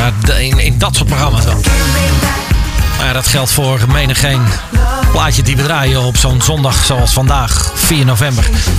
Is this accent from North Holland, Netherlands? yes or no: yes; Amsterdam, North Holland, Netherlands; Als Amsterdammers.